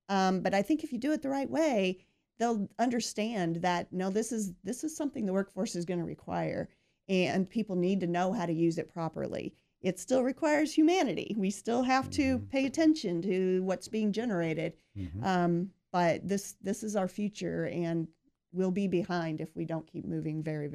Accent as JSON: {"language": "English", "town": "Fort Branch", "region": "Indiana", "country": "United States", "tie": "born or raised there", "said": "Well, I grew up in Fort Branch, Indiana. I still live in Gibson County in the Hotstot area."}